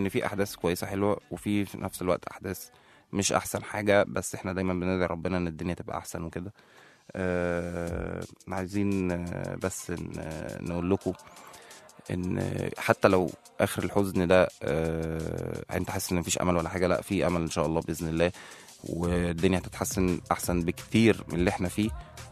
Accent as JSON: {"language": "Arabic", "country": "Egypt", "said": "بس احنا أحسن حاجة فينا احنا كمصريين يعني الحمد لله"}